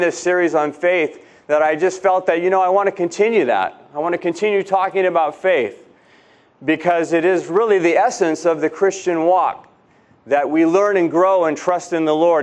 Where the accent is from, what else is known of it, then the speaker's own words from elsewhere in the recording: California, United States; now in San Antonio, United States; Originally, though, we're not from Texas. We migrated there from California. So you can take the boy out of California, but you can't take California out of the boy.